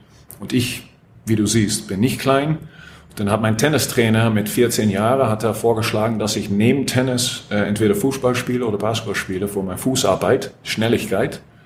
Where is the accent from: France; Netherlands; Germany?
Netherlands; German is a second language; Ich bin Holländer, ne? Also die, den, das ist bei mir noch immer schwierig.